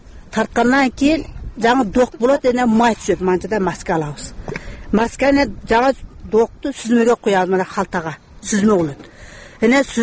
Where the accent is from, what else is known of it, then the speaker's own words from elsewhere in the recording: Osh Region, Kyrgyzstan; Я, мен өзүм кыргызстандык болуп өстүк.